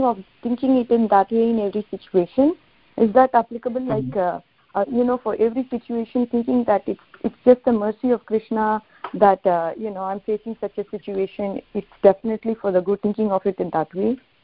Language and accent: English; Sacramento, California, United States; I'm from Sacramento, USA, California.